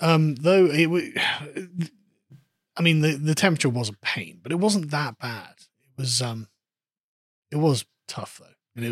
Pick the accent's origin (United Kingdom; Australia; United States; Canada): United Kingdom; England; I'm from England.